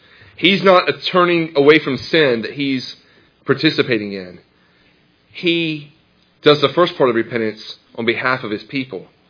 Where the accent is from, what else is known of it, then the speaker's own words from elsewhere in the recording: the South, United States; And I told you guys before, I grew up in the South. You can't find anybody in the South who's not going to heaven, right?